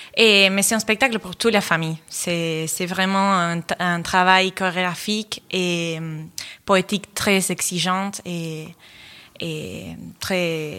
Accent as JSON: {"language": "French", "country": "Argentina", "second_language": "French", "moved": "yes", "said": "Et j'ai dansé en Argentine, je viens de l'Argentine."}